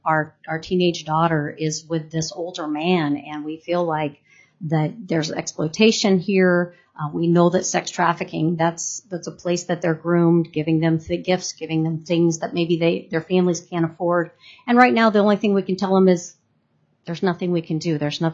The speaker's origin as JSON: {"language": "English", "town": "Fairbanks", "region": "Alaska", "country": "United States", "said": "We're in a college town, many of us. I'm from Fairbanks, and we have heard this story"}